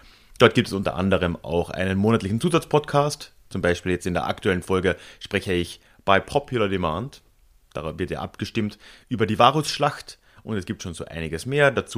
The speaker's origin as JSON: {"language": "German", "region": "Carinthia", "country": "Austria", "tie": "born or raised there", "said": "und sprechen dann über meine Heimatregion Kärnten und was sich damals so abgespielt hat."}